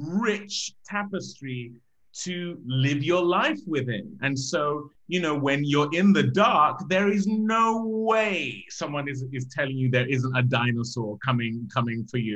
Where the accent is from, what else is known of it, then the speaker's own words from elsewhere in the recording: Nigeria; growing up in Nigeria, we are all about that.